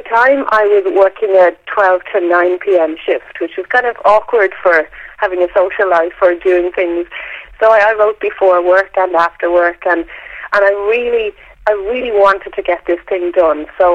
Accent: Dublin, Leinster, Ireland; Okay, so I think for me, it just happens to be set in Dublin because that's my hometown.

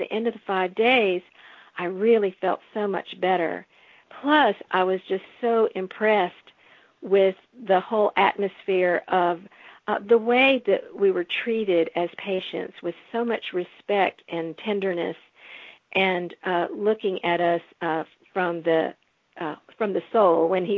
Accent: the South, United States; I grew up in the South. I grew up in a Jewish family. I'm used to American-style cuisines.

